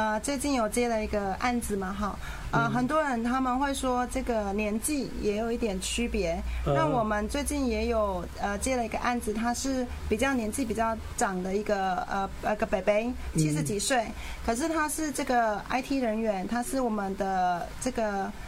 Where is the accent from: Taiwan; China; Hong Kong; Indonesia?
Taiwan; 所以其实我们台湾人是非常的欢迎香港的朋友来到我们台湾